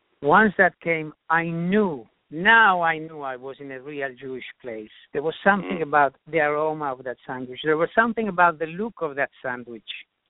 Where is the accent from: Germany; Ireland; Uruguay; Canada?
Uruguay; moved away as an adult; now in United States; Well, I came to this country from South America, from Uruguay, in 1962.